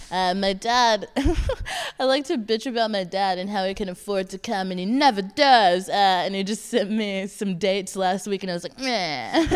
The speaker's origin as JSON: {"language": "English", "region": "Texas", "country": "United States", "moved": "yes", "lives_now": "London, United Kingdom", "said": "Because I'm from Texas. I'm currently not in Texas."}